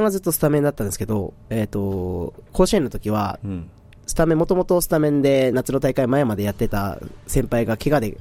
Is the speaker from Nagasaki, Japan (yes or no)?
yes; Nomozaki, Nagasaki, Japan; 地元に帰ったことがもう人生の転機なんですけど、その時に初めて県外に出てまた出戻りしたんで